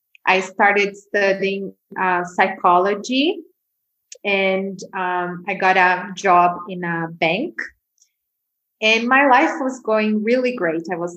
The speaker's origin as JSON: {"language": "English", "region": "São Paulo", "country": "Brazil", "tie": "born or raised there", "second_language": "English", "said": "I'm in my hometown where I grew up. I grew up in Brazil, in São Paulo, which is one of the biggest cities in the world."}